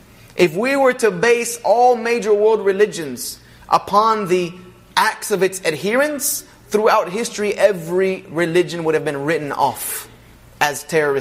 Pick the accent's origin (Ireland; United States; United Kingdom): United States; the South; I'm from the South. We don't use grammar.